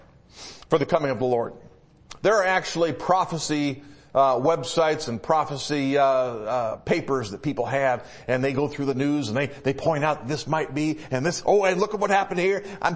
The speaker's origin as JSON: {"language": "English", "region": "Michigan", "country": "United States", "tie": "born or raised there", "moved": "yes", "said": "I grew up in Michigan. I've been here for over half my life, but I grew up in Michigan."}